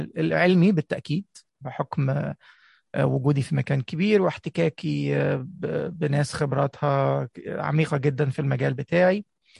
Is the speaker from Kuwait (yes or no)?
no; Egypt; أنا مولود في مصر ودرست لحد ما تخرجت من الجامعة، وأنا كنت في جامعة في مدينة صغيرة جنب القاهرة اسمها الزقازيق